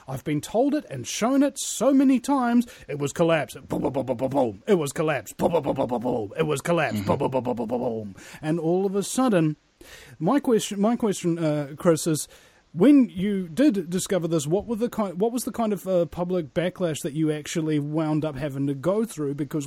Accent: New Zealand; as a New Zealander, I had no real tie to the American consciousness

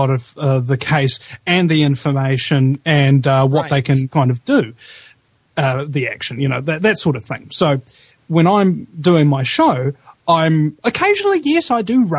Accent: New Zealand; Namely, I'm from New Zealand.

